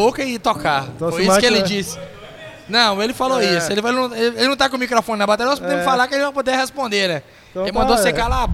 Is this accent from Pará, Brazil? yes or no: yes; Pará, Brazil; muita gente não nasceu aqui, mas tem a cidade como sua. Que, aliás, é meu caso também, que eu sou paraense.